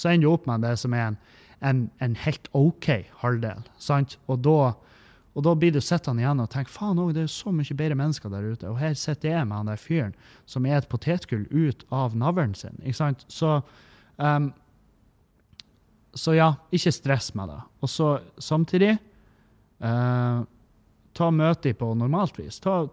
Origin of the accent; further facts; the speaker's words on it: Meløy, Nordland, Norway; den jævla brokoden i Meløy der jeg vokste opp